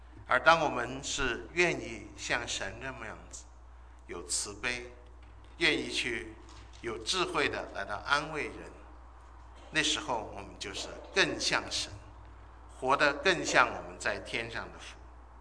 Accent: China; now in United States; 完了那个我们中国人去买米是多少？

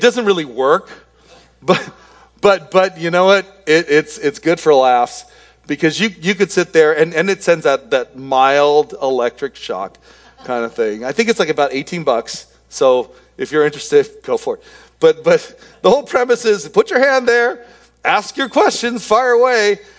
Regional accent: Philippines; And then as a Filipino with a flat nose, it's like, no, I'm good.

